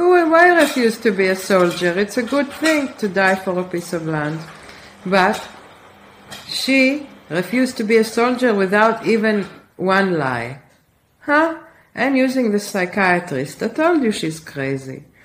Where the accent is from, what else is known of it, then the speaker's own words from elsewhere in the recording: Israel; I speak on behalf of the Jewish people. … I'm from Israel.